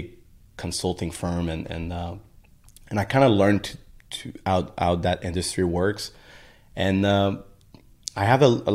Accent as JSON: {"language": "English", "town": "Saint-Lazare", "region": "Quebec", "country": "Canada", "said": "I'm from west of Montreal in a small city called Saint-Lazare. So living in the forest, pretty much in the middle of nowhere, and grew up in a very regular family."}